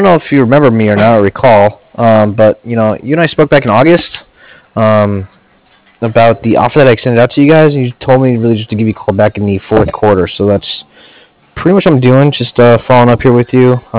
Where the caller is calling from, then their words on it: Cardiff, Wales, United Kingdom; Yeah, I'm calling from Cardiff. It's C-A-R, D-I-F-F.